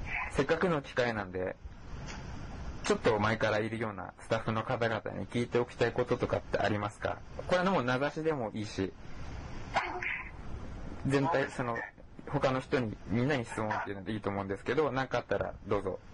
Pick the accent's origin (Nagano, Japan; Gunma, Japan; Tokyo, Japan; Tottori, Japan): Tokyo, Japan; 生まれも育ちも東京関東なんですけれども、